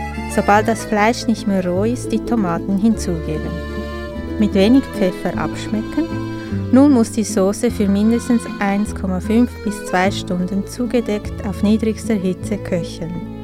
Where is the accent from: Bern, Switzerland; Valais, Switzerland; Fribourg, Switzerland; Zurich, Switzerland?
Zurich, Switzerland; Winterthur; now in Basel, Switzerland; Ich bin Buchgestalterin und wohne seit 12 Jahren in Basel. Aber ich bin in Winterthur aufgewachsen und ja, komme eigentlich regelmäßig zurück, weil meine Mutter noch da wohnt